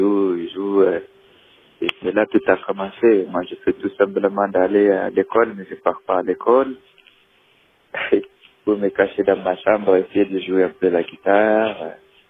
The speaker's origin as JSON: {"language": "French", "region": "Agadez", "country": "Niger", "second_language": "French", "said": "moi je viens de Niger, au nord du Niger, plus précisément à Gadès. Je suis une communauté qu'on appelle les Touaregs, et Kelsamachek. Qu'on vive dans le désert, notre environnement."}